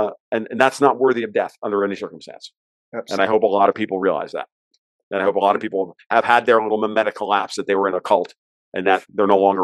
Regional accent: Gainesville, Florida, United States; the killing spree in Gainesville, Florida, my hometown. I was living in Gainesville at the time. I lived north of Gainesville now.

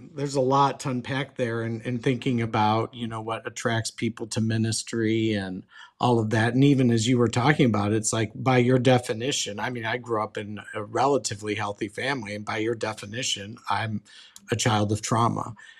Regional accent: New York, United States; I don't usually promote anything Duke because I grew up near Syracuse and we're not supposed to do that.

